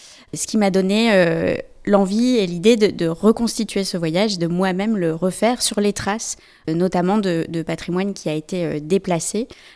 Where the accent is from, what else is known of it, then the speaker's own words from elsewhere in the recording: Metz, Grand Est, France; born there; Je suis née à Metz en 1992 et j'ai fait mes études à Poitiers, à l'école d'art de Poitiers.